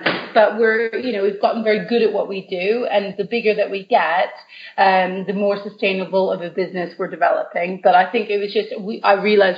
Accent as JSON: {"language": "English", "country": "Canada", "lives_now": "United Kingdom", "said": "And I'm originally from Canada."}